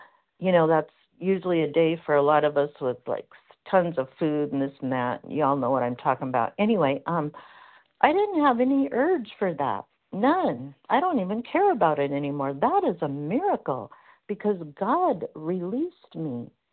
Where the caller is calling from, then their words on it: Washington, United States; I'm calling from Washington State.